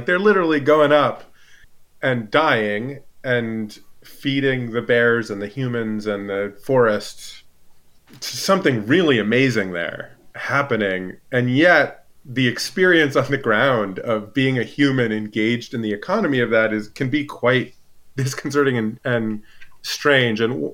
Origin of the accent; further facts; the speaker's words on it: Alaska, United States; I grew up in Alaska, and as soon as I could legally hold a job in the summers, I was always working.